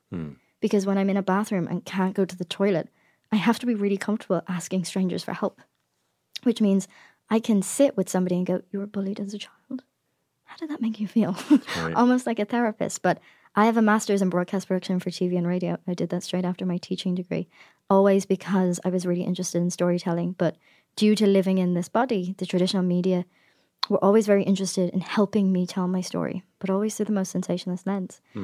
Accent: Ireland; now in United States; And for me, as an Irish person who has a podcast here in the US, how does that audience trust me?

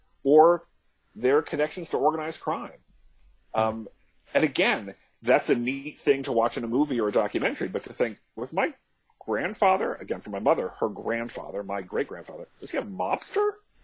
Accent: United States; I grew up outside Washington, D.C. They were still in Canada.

